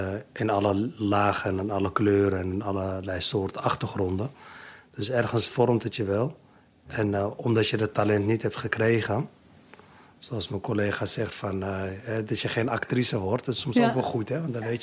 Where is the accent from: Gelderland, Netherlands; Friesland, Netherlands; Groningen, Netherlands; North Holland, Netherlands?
North Holland, Netherlands; Amsterdam; Geboren getogen in Amsterdam.